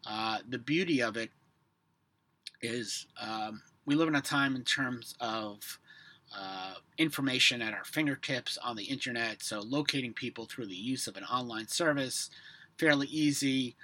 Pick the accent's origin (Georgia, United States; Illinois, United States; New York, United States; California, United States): New York, United States; New York City; I was from Harlem and whatnot